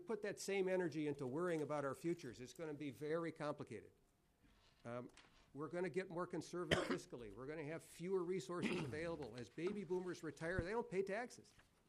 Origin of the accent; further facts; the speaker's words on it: Faribault, Minnesota, United States; My dad's generation, we're from Faribault, Minnesota.